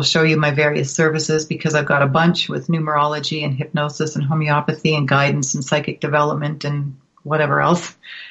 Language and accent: English; Canada; I'm Canadian. I'm up here in Canada. You know, I'm Canadian and I'm British